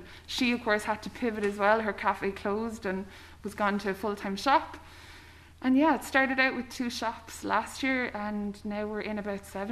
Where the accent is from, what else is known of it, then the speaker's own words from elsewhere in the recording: Clonmel, Munster, Ireland; So my first home in Clonmel was King Street Flats